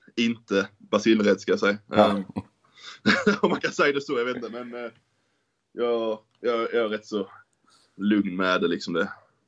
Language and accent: Swedish; Sösdala, Skåne, Sweden; now in Malmö, Sweden; Jag är uppväxt i Sösdala då